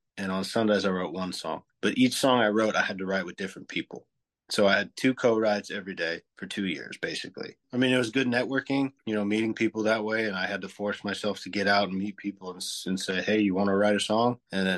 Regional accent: Sisters, Oregon, United States; now in Nashville, United States; my biggest challenge is where I grew up in Oregon and Sisters. Well, when I lived there's like 1,200 people. My back door backed up to, I think it was like 150 miles worth of wilderness. So I literally grew up in the woods.

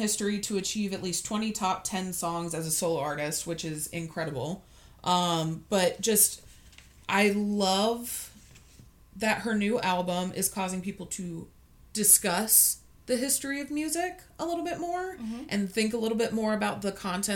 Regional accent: Texas, United States; Which, I'm also from Texas, a little town outside of Houston.

